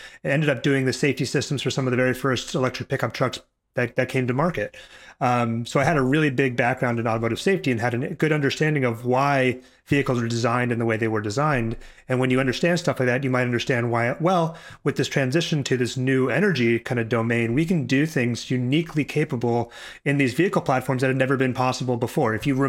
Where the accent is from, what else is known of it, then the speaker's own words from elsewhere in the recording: Seattle, Washington, United States; Yeah, so my background, I grew up in the Seattle area.